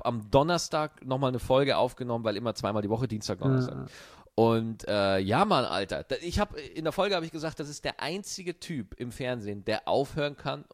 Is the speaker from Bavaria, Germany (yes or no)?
yes; Bavaria, Germany; Du bist Schweizer, ich bin Bayer.